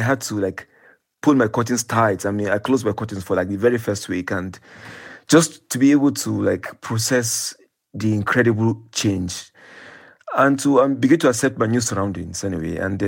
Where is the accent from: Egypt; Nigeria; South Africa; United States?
Nigeria; when I was growing up in Nigeria, we get to a stage where we become like desensitized to this violence